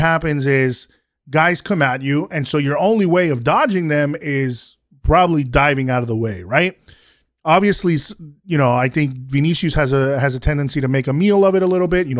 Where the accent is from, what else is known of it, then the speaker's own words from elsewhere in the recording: Colombia; I'm from Colombia, right? My family's from Colombia.